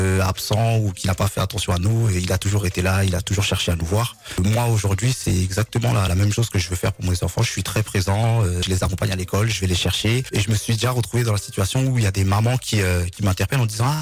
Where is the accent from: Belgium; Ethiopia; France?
France; Sarcelles, Île-de-France; Moi, je suis issu de la banlieue, j'ai grandi à Sarcelles.